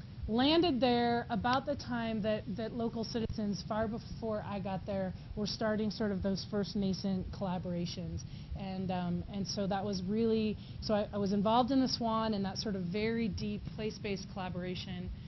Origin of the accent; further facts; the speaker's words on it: Arizona, United States; My own background, so I grew up in Arizona, to the south of here, in a kind of a rednecky-ish kind of family, the youngest of five